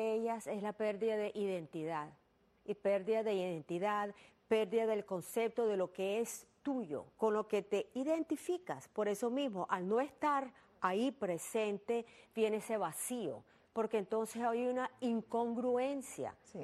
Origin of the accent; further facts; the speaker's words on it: Nicaragua; yo también obviamente me identifico porque soy nicaragüense